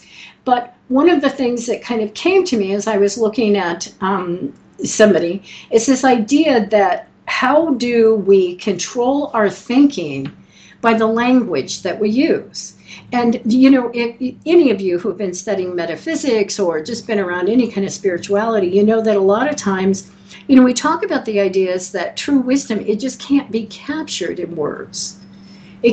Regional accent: Colorado, United States; And I grew up in Colorado, and I can tell you there's a lot of different words that all mean snow.

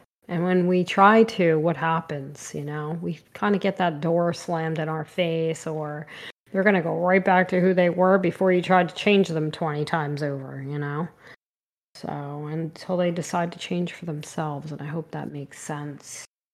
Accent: New Jersey, United States; I am from New Jersey.

